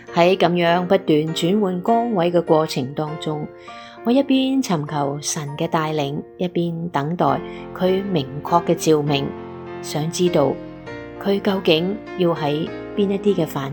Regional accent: Hong Kong; 作为土生土长的香港人，我更加盼望能够为粤语歌曲出一分力

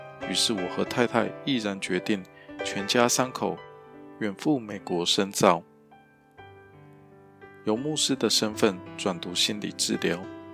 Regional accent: Hong Kong; moved away as an adult; also born or lived in United States; now in Taiwan; 我是土生土长的香港人，几年前移居台湾，曾在美国留学进修。

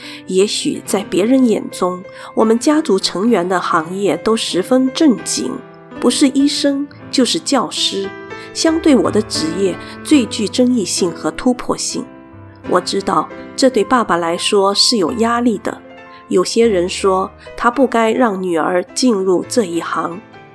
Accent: Singapore; born there; also born or lived in Penang / Hong Kong / Malaysia; 所以爸爸和妈妈结婚后便立刻前往新加坡服侍，所以我和妹妹都是在那里出生的。几后我又随他往返槟城和香港，后来又去了马来西亚

